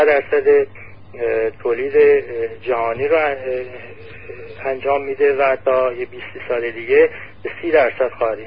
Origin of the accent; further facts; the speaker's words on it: Iran; ما حالا اون به عنوان یک ایرانی چه باید چه جبهه‌گیری بکنیم؟